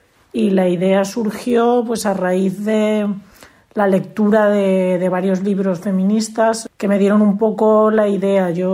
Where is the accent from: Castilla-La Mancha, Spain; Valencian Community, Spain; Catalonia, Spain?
Valencian Community, Spain; Valencia; soy de Valencia y soy fotógrafa